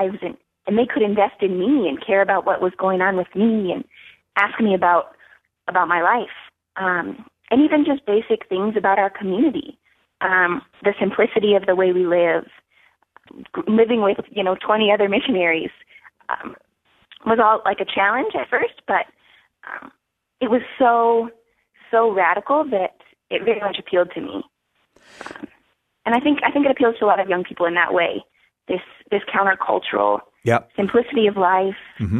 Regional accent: Denver, Colorado, United States; also born or lived in Kansas; Yeah, I'm actually from Denver. So I grew up here and went to school in Kansas

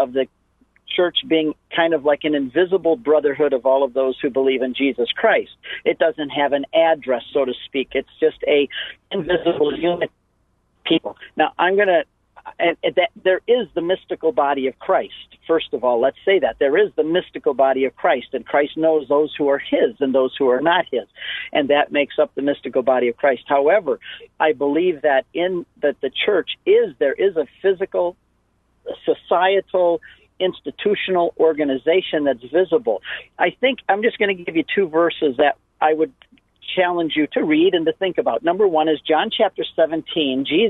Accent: Michigan, United States; now in Phoenix, United States; I'm also from Michigan, but I'm in Phoenix right now, and I wish I was back in Michigan

